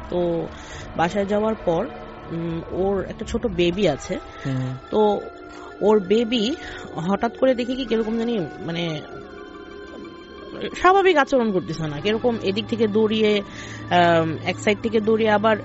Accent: Dhaka, Dhaka Division, Bangladesh; আমি farm gate থেকে এসেছি

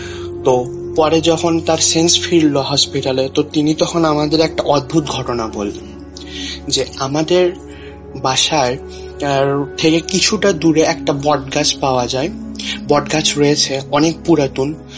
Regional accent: Bogura, Rajshahi Division, Bangladesh; বগুড়া থেকে বলতেছি। আমার বাড়ি বগুড়ার বৃন্দাবন পাড়ায়।

